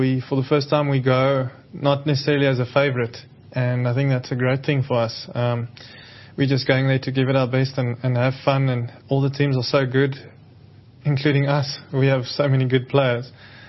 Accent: South Africa; as a South African supporter and a very proud South African, patriotic person.

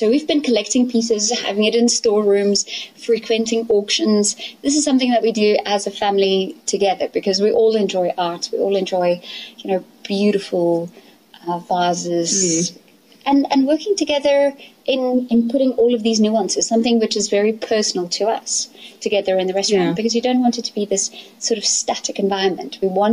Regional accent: Elandsfontein, South Africa; also born or lived in London; I grew up here in Elandsfontein on the farm. And after working in London a bit, I came back

